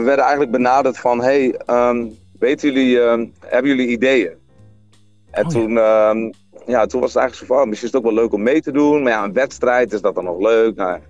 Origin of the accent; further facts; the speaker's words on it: Stadskanaal, Groningen, Netherlands; Nou, wij komen beide uit Stadskanaal, daar zijn we beide opgegroeid.